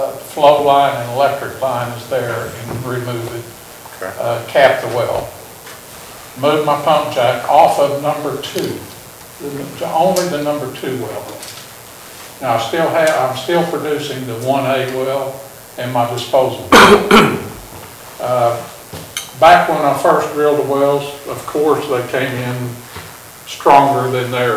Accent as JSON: {"language": "English", "town": "Sperry", "region": "Oklahoma", "country": "United States", "tie": "born or raised there", "said": "We grew up in Sperry and went to school together."}